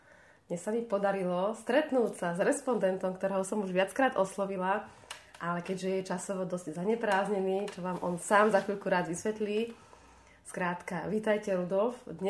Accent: Hriňová, Banská Bystrica Region, Slovakia; ja som z Hriňovej, takže to je toť.

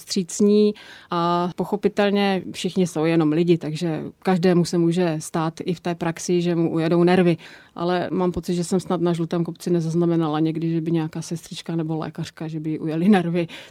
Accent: Olomouc, Olomouc Region, Czechia; To, že jsem Olomoučák, neznamená, že oslovím onkologii, kterou mám tady po ruce

